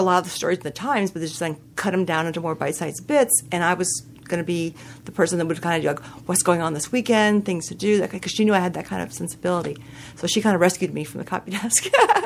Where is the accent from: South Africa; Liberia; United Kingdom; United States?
United States; St. Petersburg, Florida; Well, I grew up in St. Petersburg, and I did not realize my hometown paper was one of the best in the country